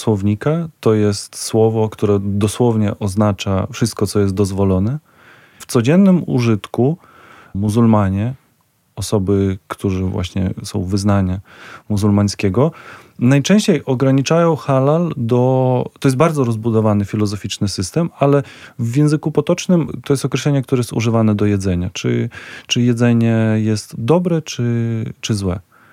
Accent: Ukraine; W Związku Radzieckim, tak. I w związku z tym zmieniłem później, jak przestał istnieć ten Związek Radziecki, również jakby zmieniłem obywatelstwo, zmieniłem kraj, jakby nie wychodząc z domu po prostu.

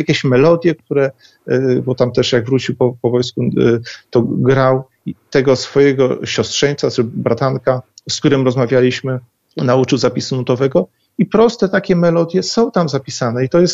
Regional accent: Lublin Voivodeship, Poland; żeby ta moja mała ojczyzna, lubelszczyzna, żeby się chwaliła tym, co ma najlepsze

